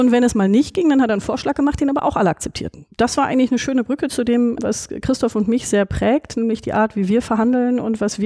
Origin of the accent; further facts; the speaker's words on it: Northern Germany, Germany; Und ich komme vom Land, aus Norddeutschland.